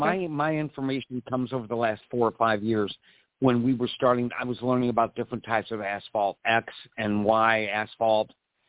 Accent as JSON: {"language": "English", "region": "Missouri", "country": "United States", "said": "I come from Missouri, which you know, and there is a town called St. Charles, Missouri, Hannibal"}